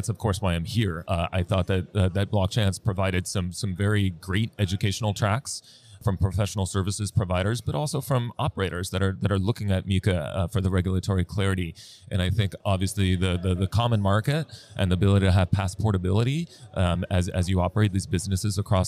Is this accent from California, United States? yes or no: yes; California, United States; I come from California, which I don't know if we're the fourth or the fifth largest economy now.